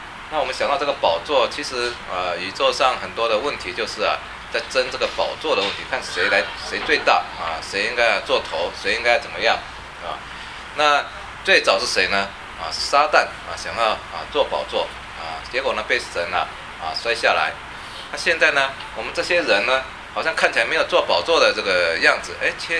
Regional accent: China; 我们中国人很讲究吃

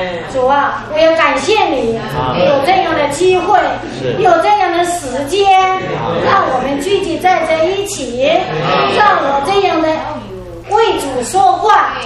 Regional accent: China; now in United States; 因为我们从中国来到美国，

